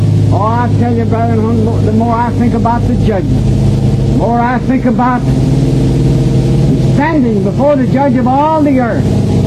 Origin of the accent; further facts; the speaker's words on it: Conway, United States; I'd like to be stationed in Conway, my hometown, because there's so many people there that think I'm a reprobate.